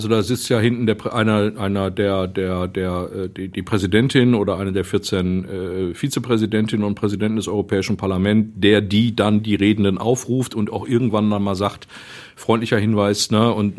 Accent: Essen, North Rhine-Westphalia, Germany; also born or lived in Mülheim; Das heißt, ich bin seit meinem zweiten, zweieinhalbten Lebensjahr ein Kind des Ruhrgebiets, erst Mülheim, ab sechsten Lebensjahr Essen.

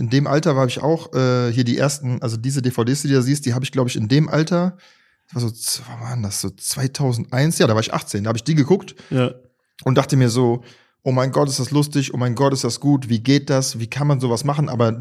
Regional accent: Germany; Ich bin ja ein Deutscher.

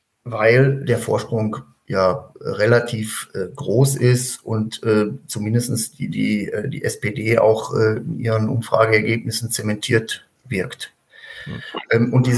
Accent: North Rhine-Westphalia, Germany; also ich bin ja auch Sauerländer, wobei das Sauerland relativ groß ist. Das geht ja vom Rand des Ruhrgebietes bis nach Hessen.

